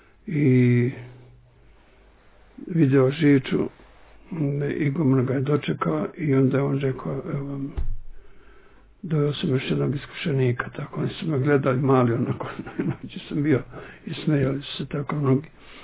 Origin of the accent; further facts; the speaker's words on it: Lelić, Šumadija and Western Serbia, Serbia; sa nekim njegovim gostima koji su bili posjetili majku njegovu kod nas u Leliću, i onda sam sa njima pošao prvi put, tada vidim i moje Valjevo, nikad nisam bio do tada, deca nisu išla sa sela koje kuda kao danas, to imao sam 11 godina